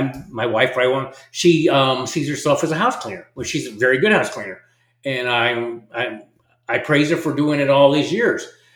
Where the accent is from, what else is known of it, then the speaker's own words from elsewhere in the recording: Nebraska, United States; And I'm from Nebraska, which is a red state. So you're probably going to think I'm a hick from Nebraska, raise corn and cattle.